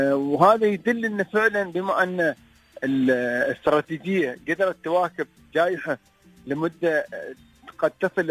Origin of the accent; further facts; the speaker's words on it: Dubai, United Arab Emirates; أضف إلى ذلك وجود أكثر من 200 جنسية عندنا في الإمارات وتحديدا في إمارة دبي